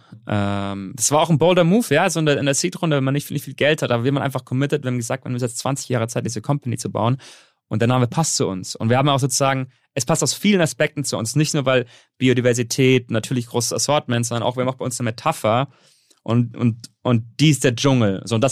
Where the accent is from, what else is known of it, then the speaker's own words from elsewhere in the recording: Bavaria, Germany; Genau, ich bin halb Libanese. Ich bin allerdings in Deutschland aufgewachsen. Kleinen Dorf in Bayern. Ja, aber so halt zwischen den zwei Kulturen.